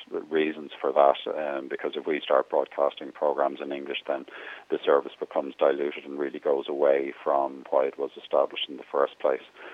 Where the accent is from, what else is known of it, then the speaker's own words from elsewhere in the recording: Dublin, Leinster, Ireland; first language Irish; English is a second language; of my parents originally hail from Gaeltacht regions. My father was from Kerry, my mother was from Donegal. But I grew up in Dublin. We grew up with Irish as a family language. I was educated through Irish in primary school. So we spoke Irish.